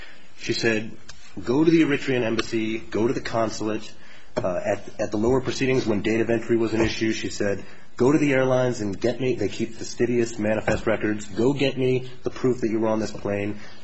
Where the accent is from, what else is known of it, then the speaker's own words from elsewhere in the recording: Maryland, United States; I grew up in Maryland, which is right outside of Washington, D.C., I went to law school at Washington and Lee University. That's in Lexington, Virginia.